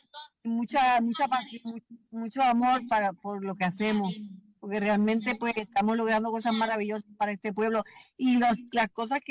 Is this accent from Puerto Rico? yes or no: yes; Puerto Rico; lo que realmente somos como puertorriqueños